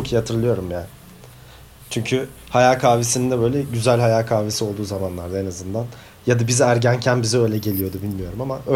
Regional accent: Eskişehir, Turkey; now in Istanbul, Turkey; ben İstanbul'da yaşıyorum. Normalde Eskişehirliyim, üniversite için gittim ama yani böyle şehir övmesi olarak söylemeyeyim ama Eskişehir'de her zaman o underground gruplar hala bir ufak da olsa punk kültürü devam eden bir şehirdir.

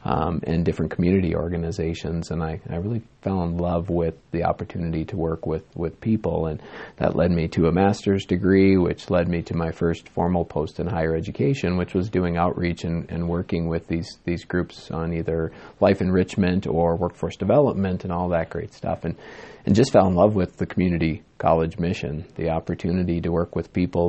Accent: Minnesota, United States; also born or lived in Montana; I grew up in Minnesota and ended up transferring out to Missoula, Montana, the University of Montana

